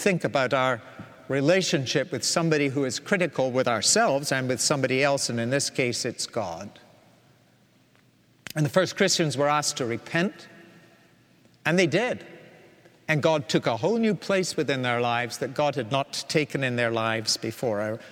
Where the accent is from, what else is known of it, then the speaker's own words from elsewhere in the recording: Scotland, United Kingdom; Or, as a Scotsman, I'm wearing a tie today. It's a Campbell tie.